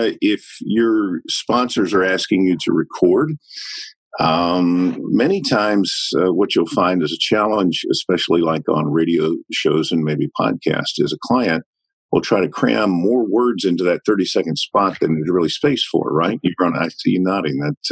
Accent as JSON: {"language": "English", "region": "the South", "country": "United States", "accent": "Southern", "said": "I am from the South. And so, you know, if they want something that's more Midwestern, I can do that, but I have to really focus on it and get rid of the Southern accent."}